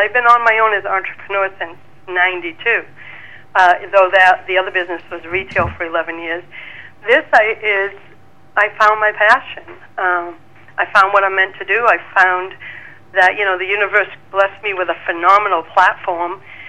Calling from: Lakeville, Massachusetts, United States; I'm calling from Lakeville, Massachusetts. So I'm in a small community right on a big, beautiful loon pond

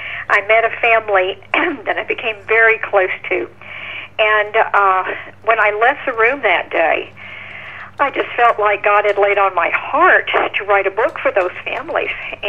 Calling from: Atlanta, Georgia, United States; Atlanta, Georgia.

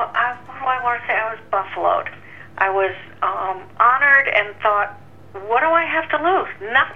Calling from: East Coast, United States; I am calling in from the East Coast, where, again, sometimes you need the air conditioner and the heat on at the same time.

